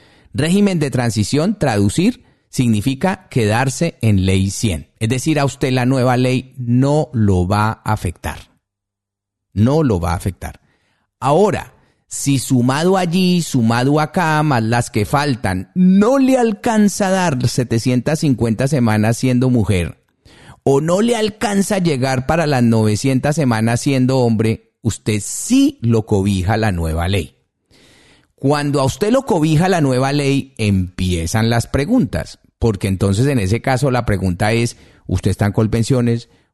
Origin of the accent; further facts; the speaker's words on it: Colombia; teniendo en cuenta el hecho de que somos colombianos en el exterior.